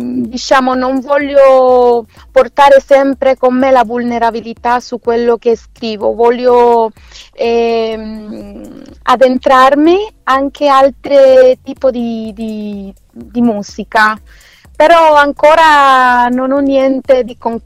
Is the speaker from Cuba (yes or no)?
yes; Cuba; Italian is a second language; now in Italy; Sono cubana, allora, essendo latinoamericana e le mie radici sono latinoamericane